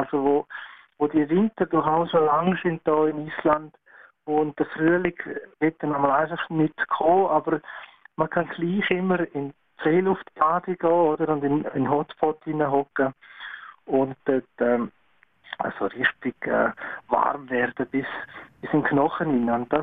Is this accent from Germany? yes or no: no; Graubünden, Switzerland; für mich als Bündner ist natürlich das Meer so faszinierend. Das haben wir ja nicht im Bündnerland.